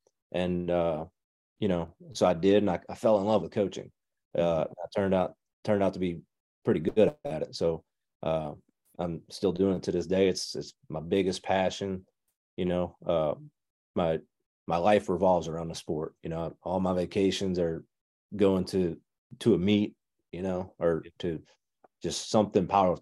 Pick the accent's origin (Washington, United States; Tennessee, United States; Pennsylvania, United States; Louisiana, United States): Louisiana, United States; Covington; accent: Southern; So I'm from Louisiana. Covington is a city in Louisiana, South Louisiana. We're about 45 minutes north of New Orleans.